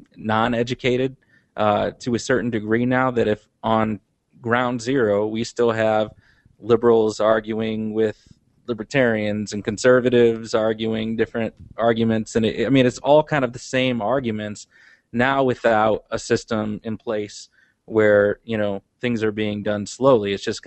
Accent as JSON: {"language": "English", "region": "Texas", "country": "United States", "said": "I'm a Texan."}